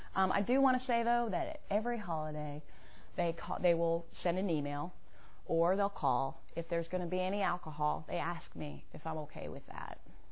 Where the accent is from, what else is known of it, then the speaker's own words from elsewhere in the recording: Atlanta, Georgia, United States; now in Woodstock, United States; I ain't up here in Woodstock getting my sobriety either. I'm from Atlanta.